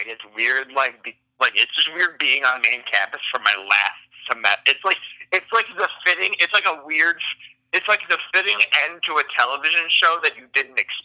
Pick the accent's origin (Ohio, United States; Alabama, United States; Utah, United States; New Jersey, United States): New Jersey, United States; Manalapan; I'm from Manalapan, so like, I'm like an hour.